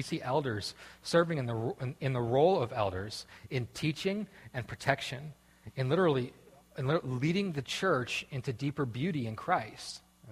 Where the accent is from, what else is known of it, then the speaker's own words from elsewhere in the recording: East Coast, United States; and especially I'm from the East Coast, America, so I'm awesome.